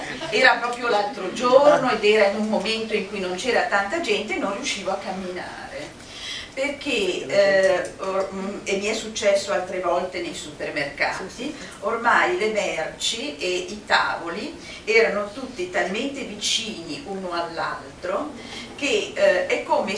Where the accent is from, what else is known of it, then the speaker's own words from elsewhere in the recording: Milan, Lombardy, Italy; also born or lived in Germany; Io sono di Milano, ho sempre vissuto in città a Milano e un po' in Germania.